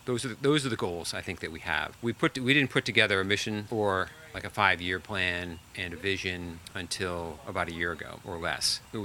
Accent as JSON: {"language": "English", "town": "Barrington", "country": "United States", "tie": "born or raised there", "said": "which I had really not even known about much growing up in Barrington"}